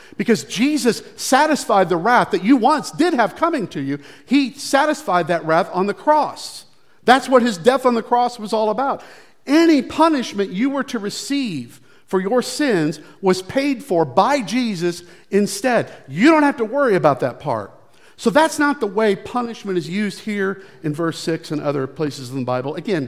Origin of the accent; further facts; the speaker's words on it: Missouri, United States; also born or lived in Michigan; I grew up in the Midwest. I was born in Missouri. Diana and I lived in Michigan for a while.